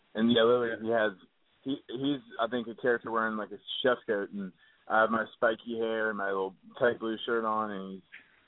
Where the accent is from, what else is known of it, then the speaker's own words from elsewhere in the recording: the South, United States; I'm from the South, so a lot of just traditional American dishes that have my spin, a lot of international flavors.